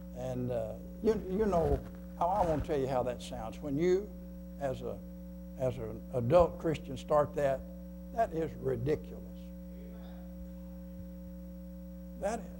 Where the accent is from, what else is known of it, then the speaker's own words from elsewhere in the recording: Arkansas, United States; born there; Some things, being from Arkansas, have I ever told you I was born in Arkansas?